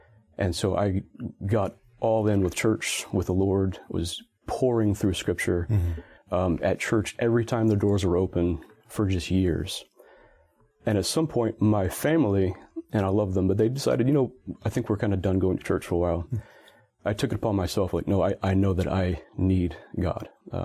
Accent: Mississippi, United States; also born or lived in Washington State; So I grew up mostly in the Deep South. And I'm talking about South Mississippi, the best food in the world.

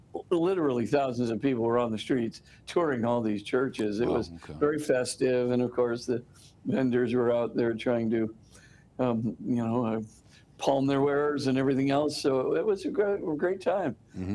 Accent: Hawaii, United States; We, of course, we all loved … even though nobody had ever experienced one. But maybe on top of Haleakala they d

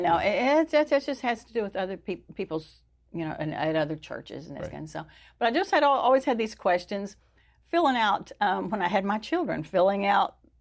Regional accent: Arlington, Texas, United States; now in East Texas, United States; born and raised in Arlington, it was just growing by leaps and bounds, and we wanted our kids to be where it was safer, quieter. And so we came to East Texas.

